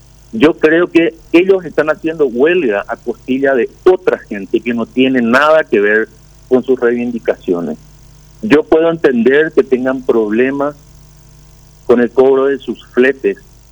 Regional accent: Itapúa, Paraguay; Nosotros somos de Itapúa, nosotros transportamos alimentos balanceados, granos para nuestros pollos, para nuestros cerdos

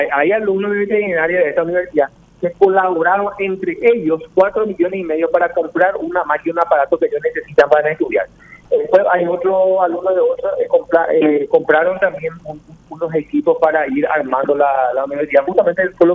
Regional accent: Paraguay; Yo no me considero un paraguayo falsificado.

